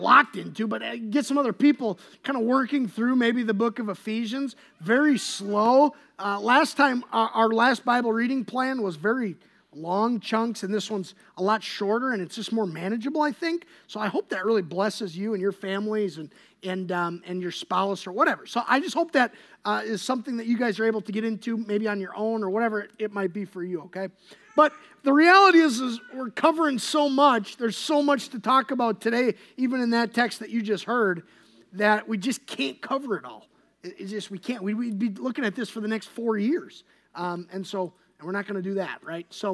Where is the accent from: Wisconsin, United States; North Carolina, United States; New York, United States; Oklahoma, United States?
Wisconsin, United States; About a boat and a boot are like the same thing for me. I'm from Wisconsin, okay?